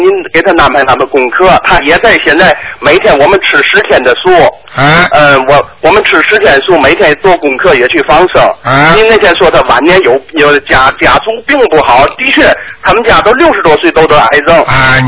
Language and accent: Chinese; Tianjin, China; 我是天津的，我就赶来参加您。